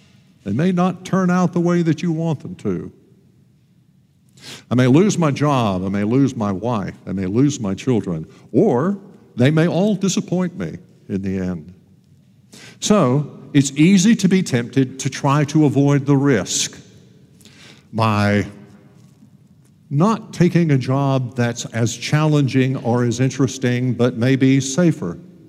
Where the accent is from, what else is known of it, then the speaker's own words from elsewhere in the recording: Alabama, United States; The kind of guy that we used to joke about when I was growing up in Alabama